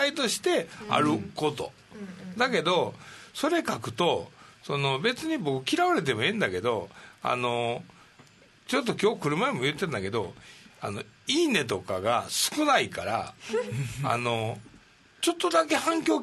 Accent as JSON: {"language": "Japanese", "region": "Osaka", "country": "Japan", "said": "それこそ僕はまあ大阪人なので思ったこと"}